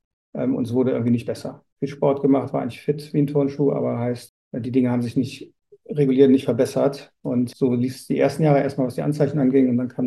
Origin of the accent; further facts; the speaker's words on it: Rhineland, Germany; in der Regel noch als Rheinländer auch relativ viel Humor mitbringe